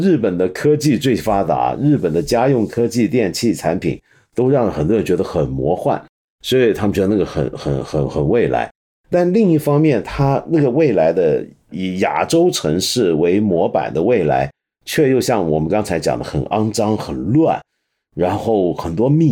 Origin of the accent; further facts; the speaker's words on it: Hong Kong; 因为我们都是香港人，所以我们看这个电影